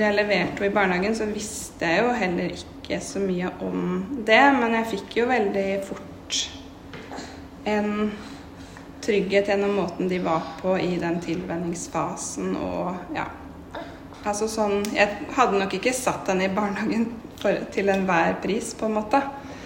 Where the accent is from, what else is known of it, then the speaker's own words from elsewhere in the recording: Notodden, Vestfold og Telemark, Norway; Jeg er jo fra Notodden, så jeg har jo en del veninner som har barn i barnehage der.